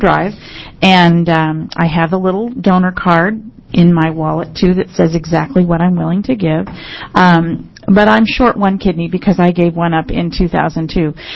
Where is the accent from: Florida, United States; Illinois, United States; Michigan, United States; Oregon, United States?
Oregon, United States; Portland; I'm from Portland, Oregon.